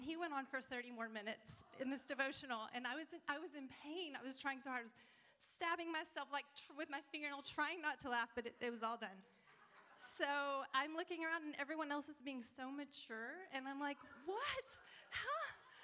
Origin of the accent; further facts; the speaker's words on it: Lubbock, Texas, United States; I grew up in Lubbock, Texas, and my family was dysfunctional, and we had an alcoholic father.